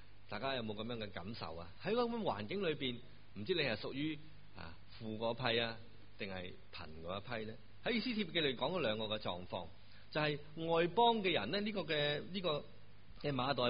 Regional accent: Hong Kong; 他们跟我们香港人呢有个很明显

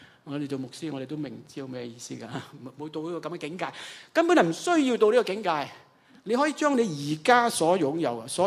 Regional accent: China; 真係我哋中國人就好慘啊！

